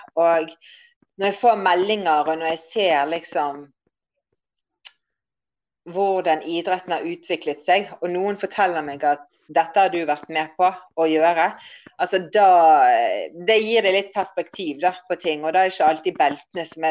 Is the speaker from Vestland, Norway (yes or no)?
yes; Bergen, Vestland, Norway; Ja, og det som er enda mer vilt er jo at jeg kommer fra Bergen.